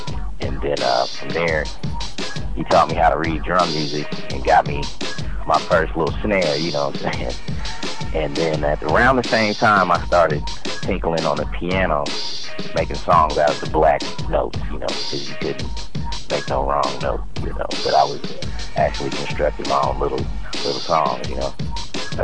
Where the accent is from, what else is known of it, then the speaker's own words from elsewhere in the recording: Topeka, Kansas, United States; I was born and raised in Topeka, Kansas. Not too far from Kansas City, about an hour out.